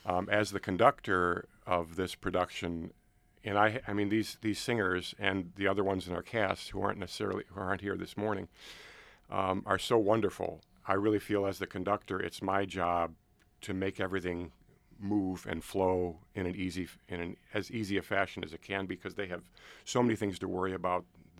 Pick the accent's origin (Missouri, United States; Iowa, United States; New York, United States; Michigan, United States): New York, United States; Orchard Park; I grew up in Orchard Park outside of Buffalo.